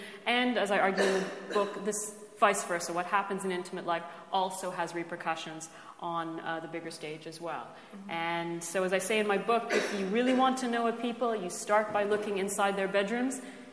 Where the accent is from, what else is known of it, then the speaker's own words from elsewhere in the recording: Canada; I am half Egyptian. I am Muslim, and most of my family live in the Arab region, but I grew up in the West in Canada, very far from my Arab roots